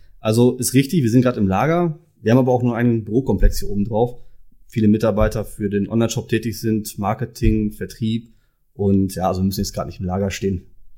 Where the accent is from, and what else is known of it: Dülmen, North Rhine-Westphalia, Germany; born there